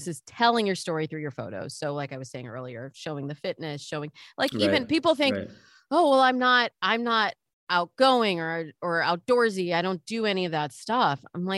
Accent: Midwest, United States; Like I grew up in the Midwest, much like you, John.

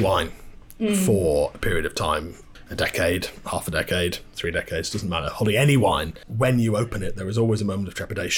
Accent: Scarborough, Yorkshire and the Humber, United Kingdom; I grew up in a household where wine wasn't a thing. I'm from Scarborough, and my working class background precluded wine being a thing.

